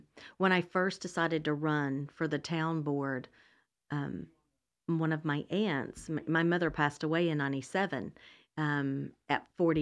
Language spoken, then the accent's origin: English; Johnson City, Tennessee, United States; I'm from Johnson City, Tennessee, just right over the mountain from Asheville.